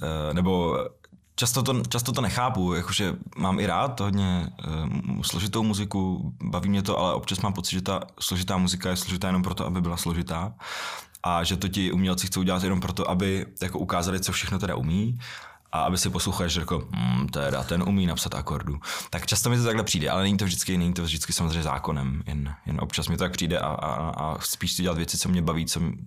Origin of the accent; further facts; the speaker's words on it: Brno, South Moravian Region, Czechia; Já teda jsem byl Brňák